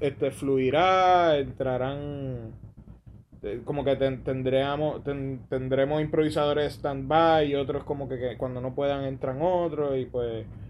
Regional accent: Carraízo, Puerto Rico; soy de Carraízo.

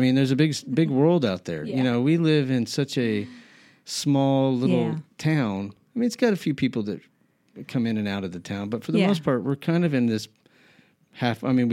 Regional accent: Albuquerque, New Mexico, United States; also born or lived in San Diego; I grew up in Albuquerque, which was, it was a big city for that area at the time. And then I moved here from San Diego

